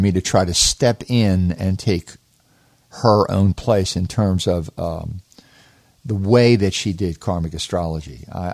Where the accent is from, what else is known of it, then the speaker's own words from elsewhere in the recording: Baltimore, Maryland, United States; now in Vermont, United States; I was born and raised in Baltimore. And we lived there all of our life until we moved to Vermont.